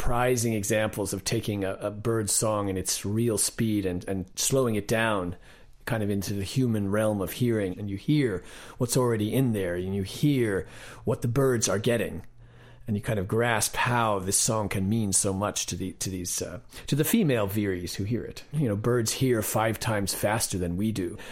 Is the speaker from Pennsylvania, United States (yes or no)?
no; Connecticut, United States; Well, I grew up in Connecticut, kind of in the suburban countryside